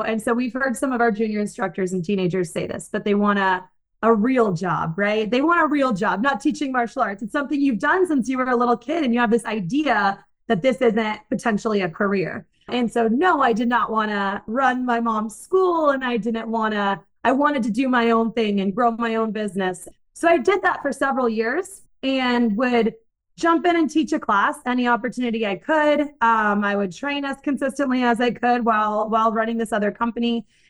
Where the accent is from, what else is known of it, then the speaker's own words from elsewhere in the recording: California, United States; born there; For as long as I can remember, I was born in California.